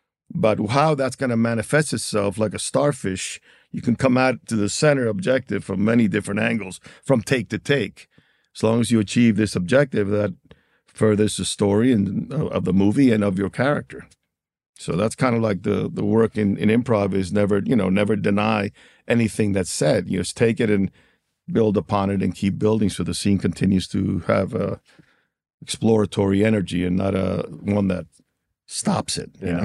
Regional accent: Cuba; because obviously we're exiles from Cuba. So we had, my father and mother had to begin a whole new life with three kids, like most exiles or immigrants, you know, with nothing.

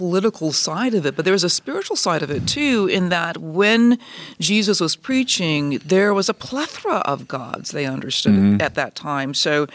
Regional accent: Minnesota, United States; He is the bishop of the Winona-Rochester Diocese in southern Minnesota, my home state, by the way.

